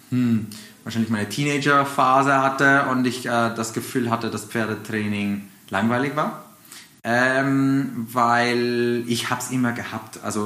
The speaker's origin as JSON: {"language": "German", "country": "Mexico", "tie": "born or raised there", "also_born_or_lived": "California, United States", "said": "Ich wurde in Kalifornien geboren, 1994, und habe dort aber nur 3 Jahre verbracht, bevor meine Eltern nach Mexiko gezogen sind, und bin dann dort richtig aufgewachsen."}